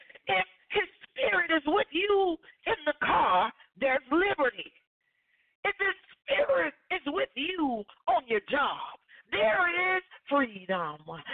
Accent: Alabama, United States; Yes, you know I'm from Alabama. It's a southern thing, isn't it?

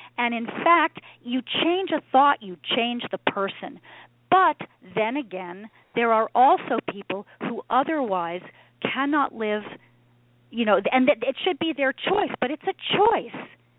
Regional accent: New York, United States; And I said, "I'm not angry. I'm from New York."

